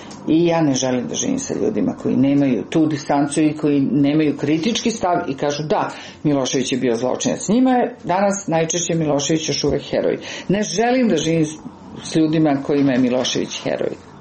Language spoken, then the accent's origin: Serbian; Belgrade, Serbia; born or raised there